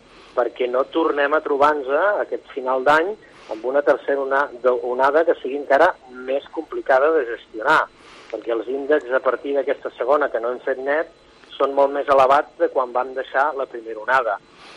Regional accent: Catalonia, Spain; jo que sóc de l'Alt Empordà

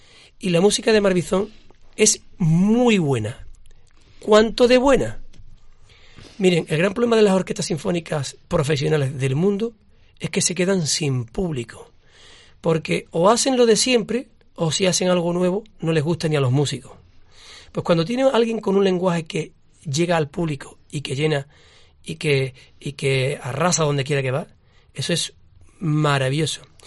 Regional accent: Seville, Andalusia, Spain; yo, que soy sevillano

